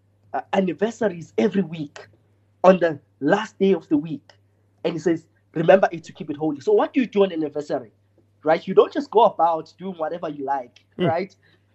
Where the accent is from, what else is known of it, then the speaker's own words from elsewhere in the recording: South Africa; I come from South Africa, right?